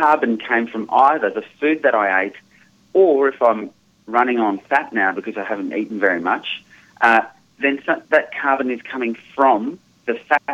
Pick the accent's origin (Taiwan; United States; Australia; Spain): Australia; I'm from Australia, so I speak in these horrible things called kilograms.